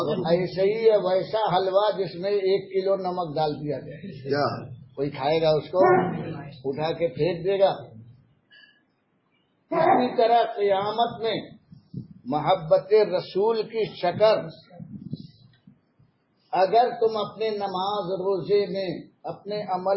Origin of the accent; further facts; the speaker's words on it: Nagpur, Maharashtra, India; میں ناگپور کا رہنے والا ہوں،